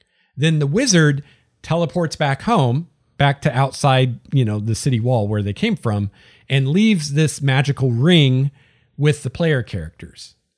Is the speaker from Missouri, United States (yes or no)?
no; Bellingham, Washington, United States; I ran a very short series of adventures here in my hometown of Bellingham for some players.